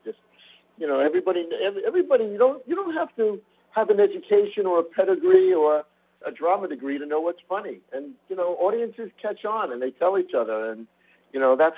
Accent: Long Island, New York, United States; I grew up in Long Island, so I took a shot, and boom, there I was.

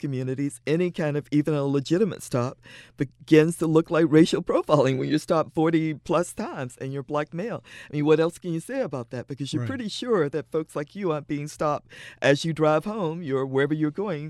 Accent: Virginia, United States; I grew up in the last capital of the Confederacy, and I grew up with people talking about honor and race.

